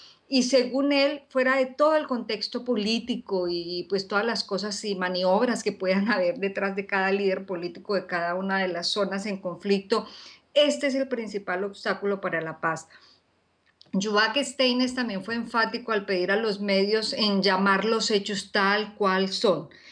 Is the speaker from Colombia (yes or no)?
yes; Colombia; en Occidente o en mi país de origen, Colombia